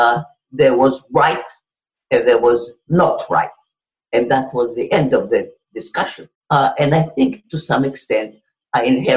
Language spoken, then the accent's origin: English; Israel; moved away as an adult; I was born in Israel. I lived there for about 30 years